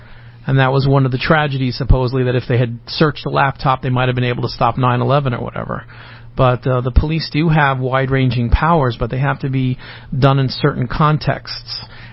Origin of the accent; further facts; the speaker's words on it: New York, United States; I am from New York, and I still even have my license to practice there.